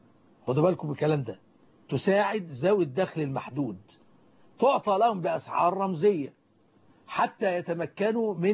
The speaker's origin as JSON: {"language": "Arabic", "country": "Egypt", "said": "عندنا في مصر"}